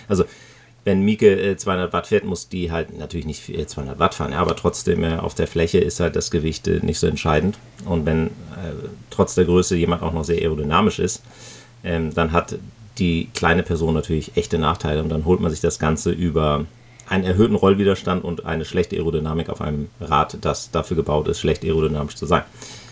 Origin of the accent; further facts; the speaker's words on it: Northern Germany, Germany; im Norden, da wo ich herkomme, da ist halt immer viel Wind und da ist es auch biestig kalt im Winter.